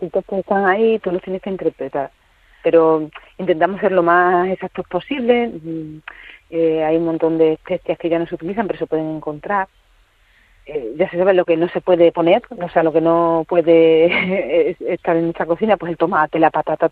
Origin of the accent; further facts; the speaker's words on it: Mérida, Extremadura, Spain; Bueno, pues a ver, yo soy de Mérida, así que soy súper romana.